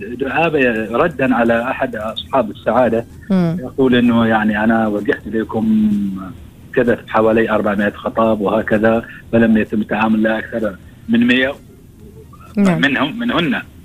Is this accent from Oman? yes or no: yes; Oman; نحن أصلا كعمانيين